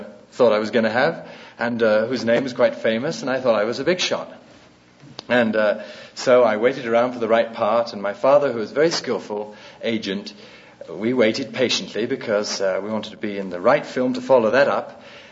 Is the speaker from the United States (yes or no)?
no; England, United Kingdom; you've been hearing that I'm an English actor. Some of you may not have the faintest idea that I'm an English actor or an English movie star